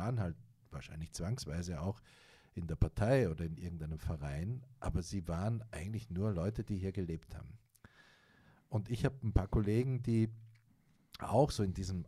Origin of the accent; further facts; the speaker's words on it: Austria; Und das ich als Österreicher ja nochmal anders betrachte, ja, weil ich ja auch viele Freunde und Bekannte hier in Ostdeutschland habe